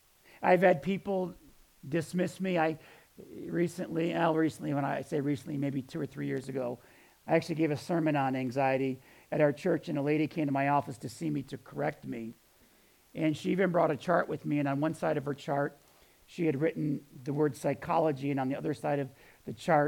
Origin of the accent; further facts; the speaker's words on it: New York, United States; I grew up in Western New York in really a loving family.